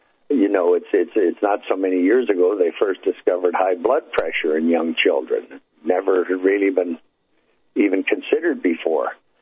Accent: Hamilton, Ontario, Canada; the Hardball Baseball League in my hometown in Hamilton there

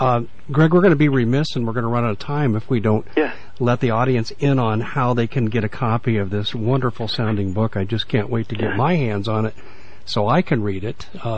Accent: Aurora, Colorado, United States; Well, I'm a Denver boy originally. I grew up in Aurora and went

